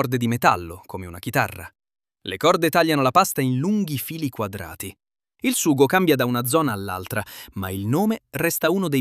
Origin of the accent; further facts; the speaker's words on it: L'Aquila, Abruzzo, Italy; Un aquilano come me non parla esattamente come un pescarese.